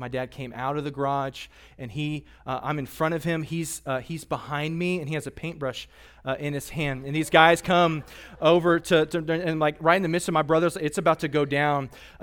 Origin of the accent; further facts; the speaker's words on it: Katy, Texas, United States; I grew up in a subdivision, I'll close with this, called Town Park. It's right, I grew up in Katy, and there's a the school was right there, and we had a great childhood out there in the burbs.